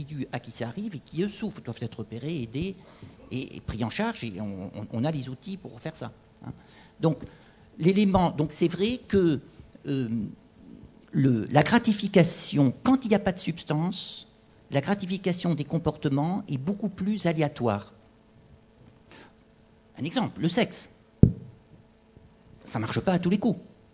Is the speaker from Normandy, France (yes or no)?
no; Bordeaux, Nouvelle-Aquitaine, France; moi je suis bordelais, donc forcément le vin, c'est bon.